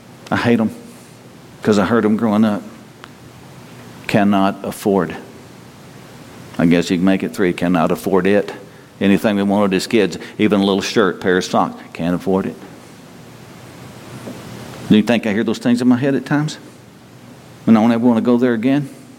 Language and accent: English; Texas, United States; Where I grew up in North Texas, you don't say, come on, you say, moan.